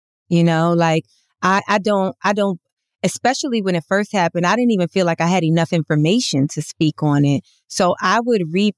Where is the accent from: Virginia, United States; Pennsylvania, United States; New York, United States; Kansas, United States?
New York, United States; New York City; But you know, I grew up in Harlem, which is like in New York, one of the Black Meccas.